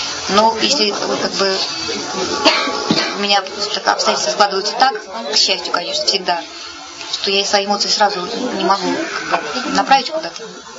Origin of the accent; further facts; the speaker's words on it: Saint Petersburg, Russia; Родилась я в Санкт-Петербурге, выросла в Санкт-Петербурге, и сейчас, так сказать, большее время я живу в Санкт-Петербурге.